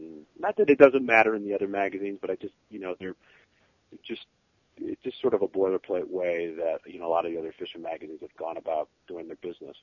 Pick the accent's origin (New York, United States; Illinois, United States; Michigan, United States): Michigan, United States; Grand Rapids; I mean, I grew up in Michigan, I came from a fly fishing family. You know, back in the 80s, I lived in Grand Rapids, which is sort of right, you know, kind of smack dab in the middle of Michigan